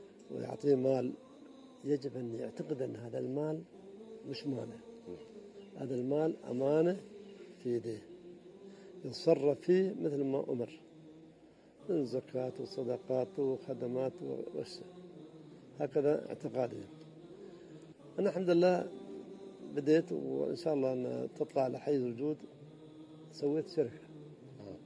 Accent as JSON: {"language": "Arabic", "country": "United Arab Emirates", "said": "بعد ما طلع البترول عندنا في الإمارات، أنا متولع بالبحر"}